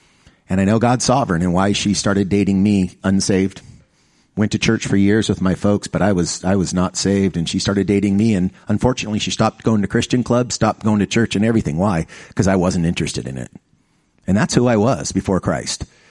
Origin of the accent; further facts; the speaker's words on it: New York, United States; born there; also born or lived in California, United States; I was born in New York. My dad was an instructor at West Point Military Academy. We moved to California.